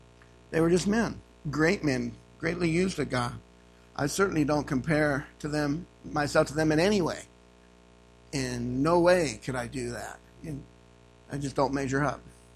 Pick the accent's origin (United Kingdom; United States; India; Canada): United Kingdom; England; I'm an English. Well, I am English.